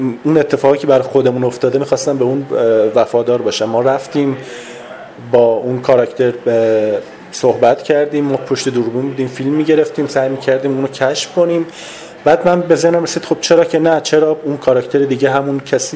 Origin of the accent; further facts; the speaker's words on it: Shiraz, Fars, Iran; چون من خودم اهل شیراز هستم